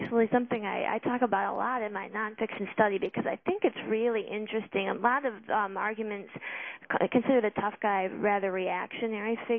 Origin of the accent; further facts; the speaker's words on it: Grosse Pointe, Michigan, United States; also born or lived in Warren; I was born in Warren, and I grew up primarily in Grosse Pointe.